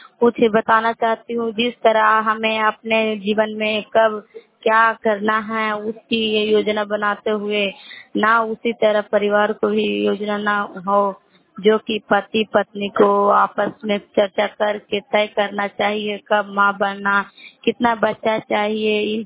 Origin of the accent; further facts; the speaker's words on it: Bagodar, Jharkhand, India; और मैं बगोदर पंचायत से हूँ और हिस्सा प्रखंड है।